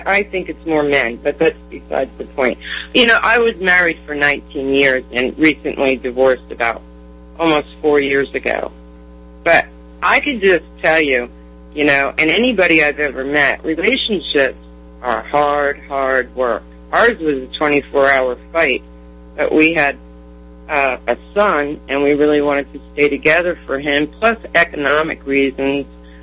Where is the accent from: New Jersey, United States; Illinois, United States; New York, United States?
New Jersey, United States; now in Texas, United States; I moved to Texas. But I came from Jersey.